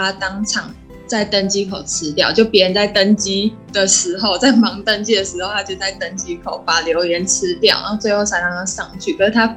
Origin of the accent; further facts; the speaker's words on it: Taiwan; 有一部分是因为我们台湾人讲中文嘛，然后普遍台湾的英文也不错